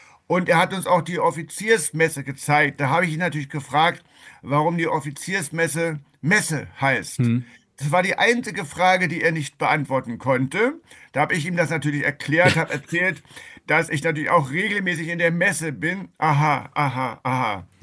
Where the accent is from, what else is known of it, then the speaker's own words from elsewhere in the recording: Berlin, Germany; Das kann man als Berliner nicht immer so ganz gut nachvollziehen